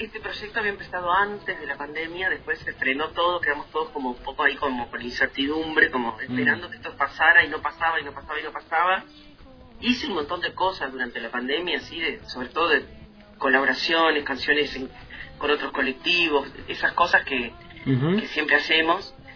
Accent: Paysandú, Uruguay; no es que hable de Paysandú, mi ciudad natal, yo soy del interior ahí, frente a Entre Ríos, frente a Colón, Entre Ríos.

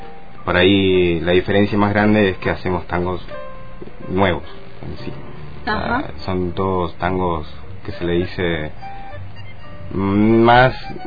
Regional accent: El Bolsón, Río Negro, Argentina; Yo soy de Bolsón y todo eso pasó allá.

